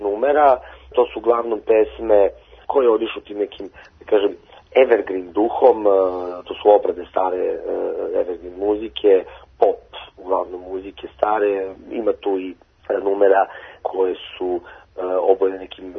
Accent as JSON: {"language": "Serbian", "town": "Niš", "region": "Nišava District", "country": "Serbia", "said": "Ja se iskreno nadam, mi dolazimo iz Niša i nekako je prirodno da ovde održimo taj koncert"}